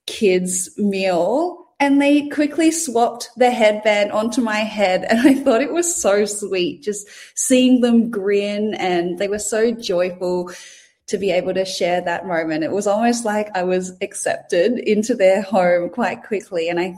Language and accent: English; Australia; As a Filipino born and raised in Australia, I really see myself as a bit of a bridge between Australia and the Philippines.